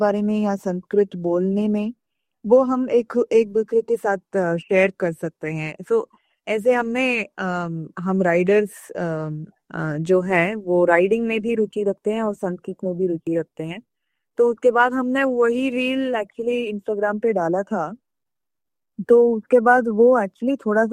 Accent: Karnataka, India; Hindi is a second language; मेरी हिंदी थोड़ी सी इधर उधर हो सकती है। मैं कर्नाटका से हूँ वैसे, लेकिन मैं कोशिश करती हूँ।

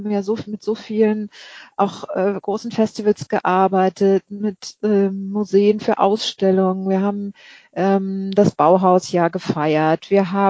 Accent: Berlin, Germany; now in Sydney, Australia; mir persönlich als Berlinerin

